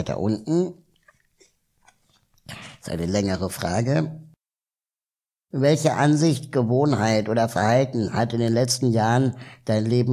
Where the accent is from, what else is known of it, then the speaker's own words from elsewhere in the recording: Berlin, Germany; also born or lived in South America; ich bin zwar in Berlin aufgewachsen